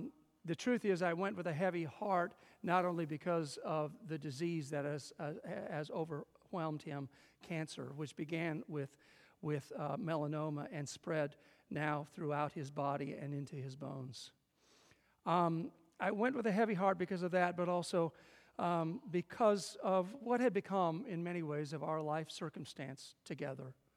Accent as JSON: {"language": "English", "region": "Midwest", "country": "United States", "tie": "born or raised there", "said": "I guess you could say we grew up in the Midwest in a very similar way. There was a John Wayne mentality of the place we grew up in the Midwest."}